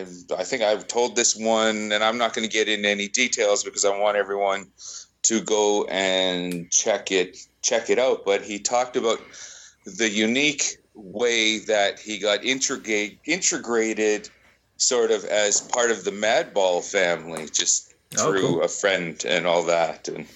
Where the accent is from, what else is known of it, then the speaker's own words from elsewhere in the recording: Winnipeg, Manitoba, Canada; I'm from Winnipeg here. That's why I feel this.